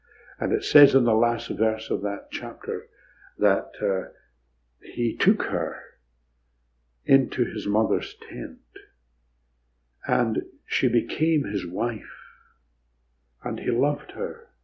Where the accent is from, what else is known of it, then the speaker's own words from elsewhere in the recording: Scotland, United Kingdom; When our kids were small, being a Scot, I had to find a way to supply them with pocket money.